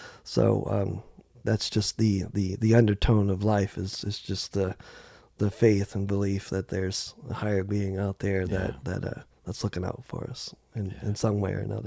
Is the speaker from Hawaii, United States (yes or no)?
no; New Orleans, Louisiana, United States; I grew up in New Orleans, in and around New Orleans. I mean, come on, how can you not be a drummer?